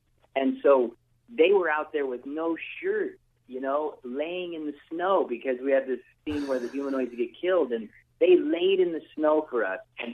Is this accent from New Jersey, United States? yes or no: no; California, United States; I grew up in the Mojave Desert, so I'm a real wimp when it comes to, like, cold weather.